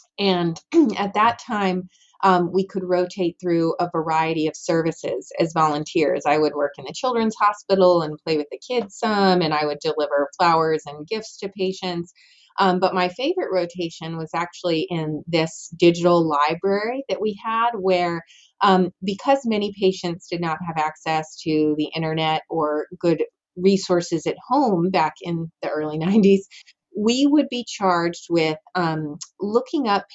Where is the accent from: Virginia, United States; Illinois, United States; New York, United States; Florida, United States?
Virginia, United States; Charlottesville; So I am from Charlottesville, Virginia. So I was actually born at the health system where I now work. So I'm a UVA baby.